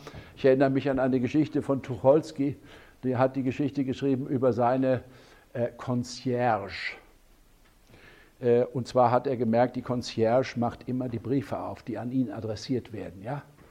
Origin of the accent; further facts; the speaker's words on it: West Germany, Germany; Jetzt erzähle ich euch als Westdeutscher eure einheimischen Mythen.